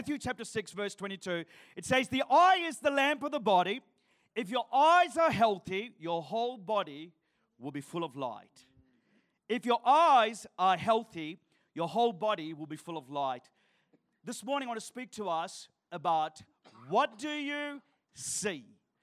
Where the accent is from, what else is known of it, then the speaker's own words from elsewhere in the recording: Sri Lanka; I'm originally from Sri Lanka. Anyone know where Sri Lanka is?